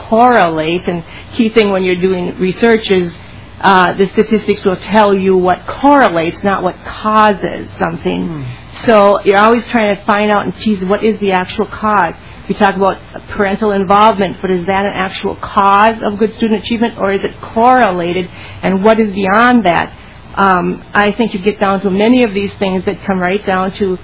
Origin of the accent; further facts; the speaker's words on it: Columbia Heights, Minnesota, United States; I'm from Columbia Heights, Fridley area, and I was 10 years on the school board in Columbia Heights